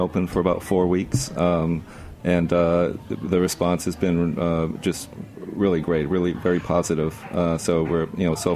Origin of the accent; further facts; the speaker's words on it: Boston, Massachusetts, United States; I grew up in the Boston area, and actually grew up, our family hunted and cooked a lot.